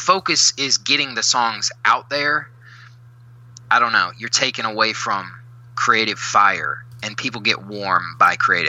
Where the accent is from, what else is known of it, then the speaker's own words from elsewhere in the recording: Nashville, Tennessee, United States; also born or lived in Kingsport; I'm from Nashville. I actually grew up in Nashville.